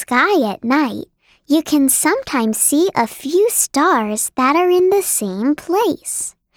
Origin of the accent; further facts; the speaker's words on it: Cape Town, Western Cape, South Africa; We live in the city of Cape Town in South Africa.